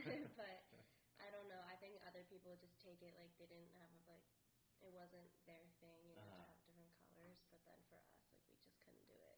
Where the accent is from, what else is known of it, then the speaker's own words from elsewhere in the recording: Princeton, New Jersey, United States; I'm from Princeton, and I've lived here all my life.